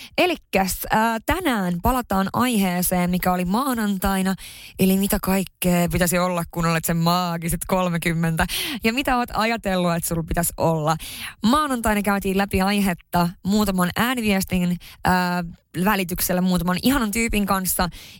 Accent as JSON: {"language": "Finnish", "town": "Haparanda", "region": "Norrbotten County", "country": "Sweden", "tie": "born or raised there", "said": "mä oon pohjoisesta kotoisin, tarkemmin Haaparannasta. Siellä se asuu se joku, mitä, 10-15 000 ihmistä. Ja siellä on kuitenkin asunut siihen lukiovuosiin saakka"}